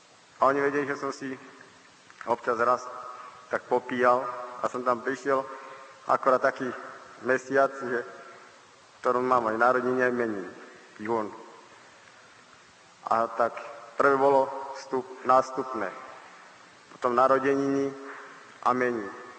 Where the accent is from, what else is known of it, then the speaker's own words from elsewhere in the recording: Partizánske, Trenčín Region, Slovakia; u nás v Partizánsku máme takú jednu peknú pieseň